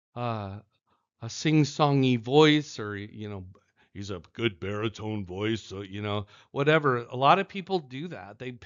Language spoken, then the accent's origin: English; Fort Dodge, Iowa, United States; But I grew up in Fort Dodge. Have you ever heard of Fort Dodge? In Northwest Iowa.